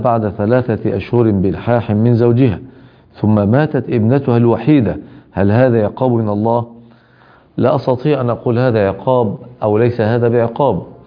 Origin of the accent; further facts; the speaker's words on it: Damascus, Damascus Governorate, Syria; now in Germany; أعيش في ألمانيا وأنا من دمشق